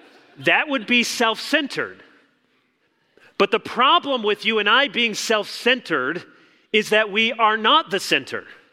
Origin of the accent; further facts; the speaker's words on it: Chicago, Illinois, United States; born there; As I mentioned, I was born in Chicago. I have been a lifelong Bears fan.